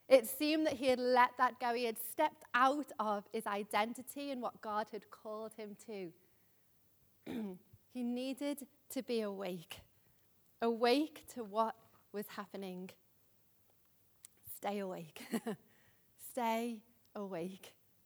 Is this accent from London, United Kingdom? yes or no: no; Liverpool, North West England, United Kingdom; but you may know I'm from Liverpool, if you haven't been already able to tell. But a number of years ago when I was living in Liverpool